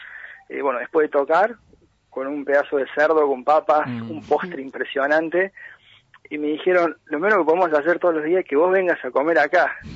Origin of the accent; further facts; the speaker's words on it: Argentina; mirarnos un poco, digamos, como argentinos, reconocernos.